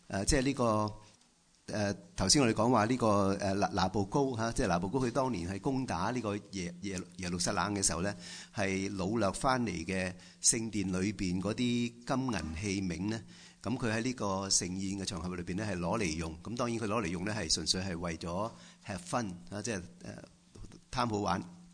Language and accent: Cantonese; China; 我諗我哋中國人咧都唔會話唔熟悉嚇